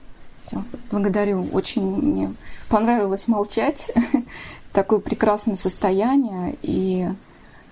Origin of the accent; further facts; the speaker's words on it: Saint Petersburg, Russia; я из Санкт-Петербурга.